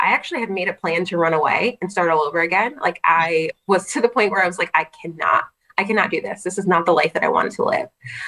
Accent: Connecticut, United States; I grew up in Connecticut. And so that was like the closest city to us.

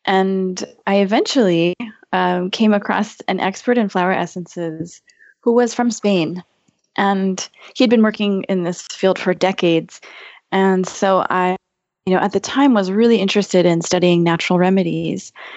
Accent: Midwest, United States; also born or lived in Minneapolis / Michigan / Wisconsin; I grew up in the Midwest, and we moved around a lot. We lived in Minneapolis, and then in a small town in Michigan, and then a small town in Wisconsin.

